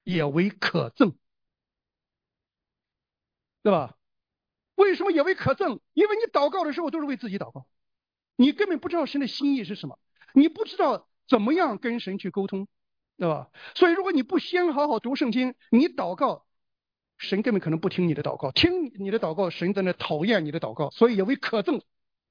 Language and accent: Chinese; China; 另外呢，就是大部分咱们都是中国人，对吧？